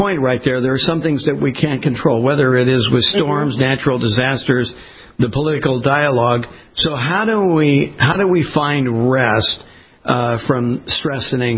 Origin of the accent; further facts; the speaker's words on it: West Coast, United States; I mean, I grew up on the West Coast, so we got hit by earthquakes